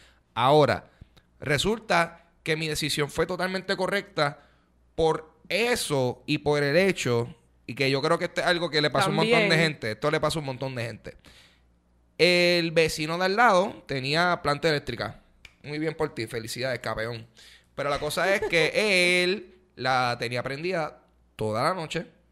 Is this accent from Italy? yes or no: no; Puerto Rico; somos boricuas